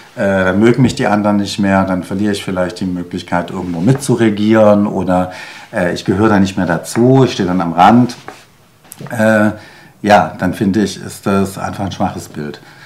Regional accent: Tübingen, Baden-Württemberg, Germany; Ich komme ursprünglich aus Tübingen.

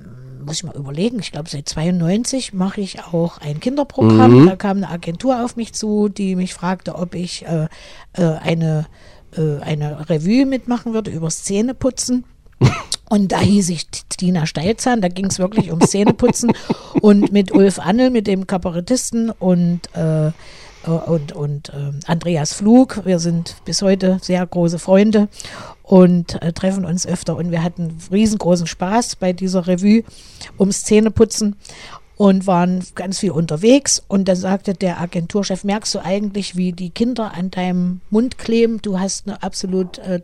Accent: Erfurt, Thuringia, Germany; da ist nun auch meine Heimatliebe, die nicht nur Thüringen betrifft, und ich habe auch, war mir ein Bedürfnis, ein Lied über meine Heimatstadt Erfurt zu machen, und das heißt

